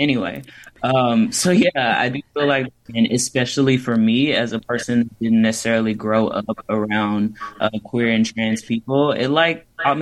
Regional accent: Bible Belt, United States; I grew up in the Bible Belt.

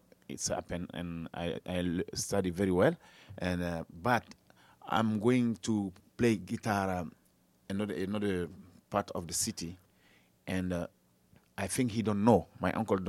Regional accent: Mali; also born or lived in Senegal; And I grew up in Mali.

